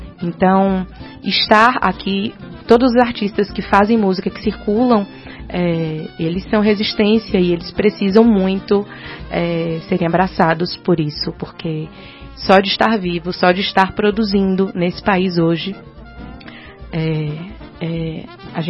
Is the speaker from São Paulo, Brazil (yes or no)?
no; Bahia, Brazil; E a Bahia, principalmente eu falo da Bahia porque eu sou de lá e eu posso falar com mais propriedade de onde eu venho.